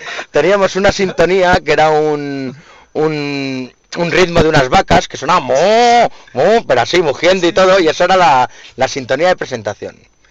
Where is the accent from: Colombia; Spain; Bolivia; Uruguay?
Spain; Madrid, Community of Madrid; En este caso todos somos de Madrid, menos … es de Valdepeñas.